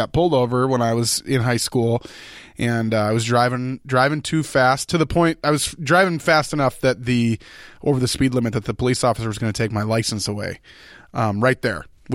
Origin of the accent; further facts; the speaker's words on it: Illinois, United States; but I grew up in Illinois, and my dad had some ties with the police there.